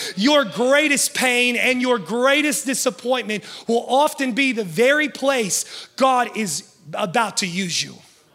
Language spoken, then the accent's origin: English; West Virginia, United States; I'm from West Virginia. There were hills there, and they made us run sprints up and down the hills with all the stuff on us.